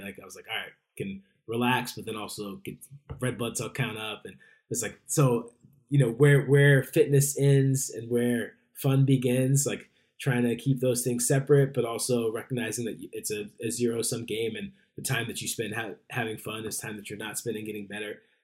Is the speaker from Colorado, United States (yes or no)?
yes; Colorado, United States; Oh, I love Denver. I grew up in Park Row. My dad was out with the Broncos. I love Colorado.